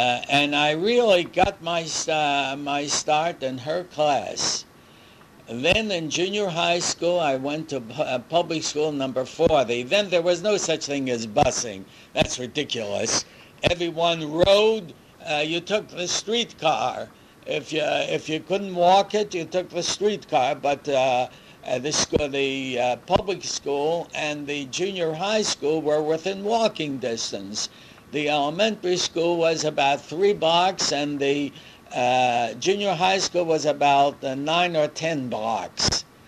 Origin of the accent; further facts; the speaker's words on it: Baltimore, Maryland, United States; born there; I was born in Baltimore, Maryland, around 19, somewhere between 1913 and 1915.